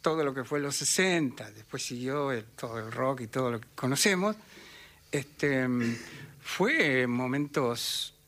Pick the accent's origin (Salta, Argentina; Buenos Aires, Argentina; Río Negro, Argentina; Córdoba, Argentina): Buenos Aires, Argentina; yo nací en Mariano Hacha, 2850, o sea, eso es Drago Urquiza. Y me crié mucho en Saavedra y en Belgrano. Toda mi adolescencia la pasé en Belgrano.